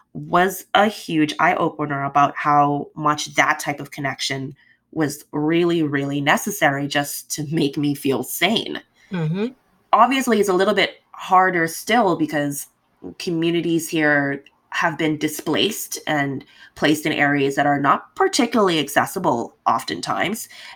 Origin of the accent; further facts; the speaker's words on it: Bahamas; It's been really weird because that's not something that's very prevalent growing up in the Bahamas.